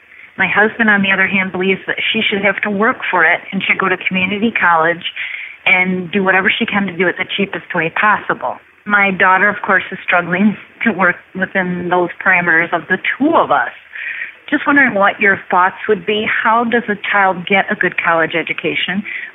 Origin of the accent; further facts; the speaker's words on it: Sparta, Michigan, United States; I'm from Sparta, Michigan.